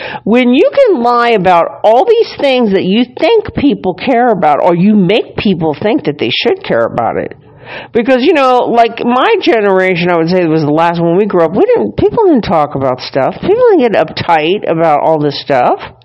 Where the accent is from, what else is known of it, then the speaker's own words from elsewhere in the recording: Ireland; yes, I'm Irish and good at pointing things out.